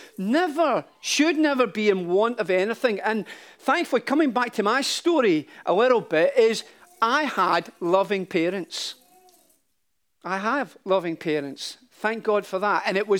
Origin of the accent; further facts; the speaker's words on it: Glasgow, Scotland, United Kingdom; born there; I was born in Glasgow at a time, and in the Gorbals, at a time when we knew relative poverty.